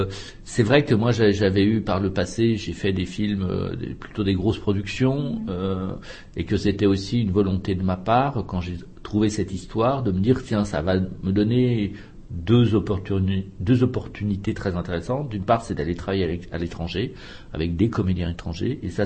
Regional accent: France; qu'on n'a pas forcément chez nous en France.

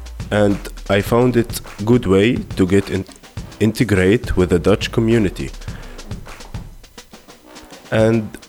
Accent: Syria; English is a second language; now in Netherlands; I am from Syria, and I live in Netherlands.

